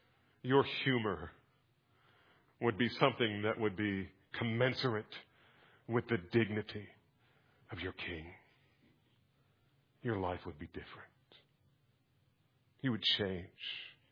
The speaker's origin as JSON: {"language": "English", "region": "New Jersey", "country": "United States", "tie": "born there", "said": "You know where I was born? I was born in New Jersey."}